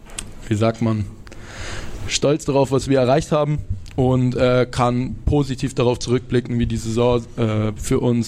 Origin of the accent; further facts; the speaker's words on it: Nuremberg, Bavaria, Germany; eigentlich als stolzer Nürnberger versuche ich immer ein bisschen um Fürth rumzukommen und es ein bisschen zu meiden.